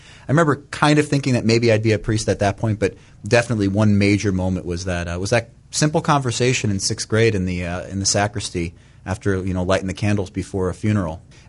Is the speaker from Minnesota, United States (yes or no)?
no; Parma, Ohio, United States; I grew up in Parma at St. Charles Parish.